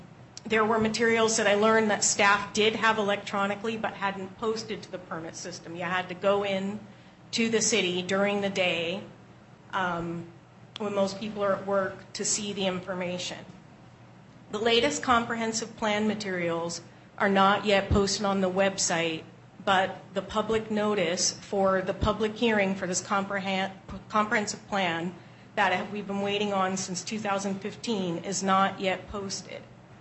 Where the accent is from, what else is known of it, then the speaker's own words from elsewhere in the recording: Black Diamond, Washington, United States; I'm from Bellevue, and I grew up on Roberts Drive in Black Diamond.